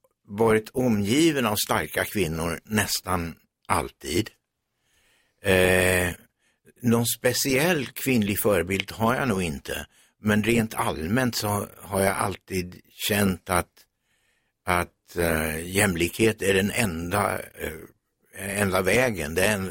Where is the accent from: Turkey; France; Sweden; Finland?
Sweden; Västervik, Kalmar County; vi är ju båda smålänningar. Och Vimmerby som hon kommer ifrån är ju bara 7 mil från Västervik där jag kommer ifrån.